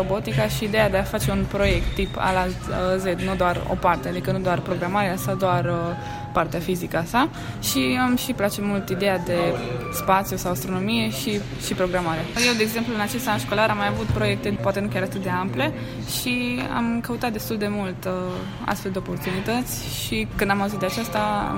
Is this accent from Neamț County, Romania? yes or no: no; Satu Mare, Satu Mare County, Romania; sunt din Satu Mare, de la Colegiul Național Ioan Slavici, trec clasa 11